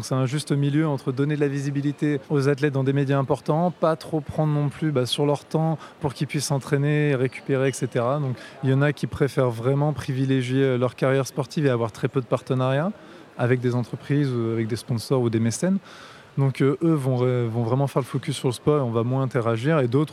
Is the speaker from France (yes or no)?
yes; Fontainebleau, Île-de-France, France; moi je viens de Fontainebleau.